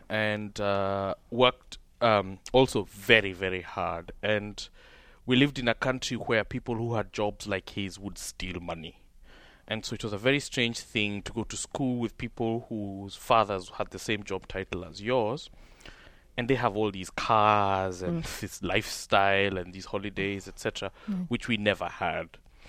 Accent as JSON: {"language": "English", "country": "Kenya", "tie": "born or raised there", "said": "In Kenya, and a middle class of parents who work"}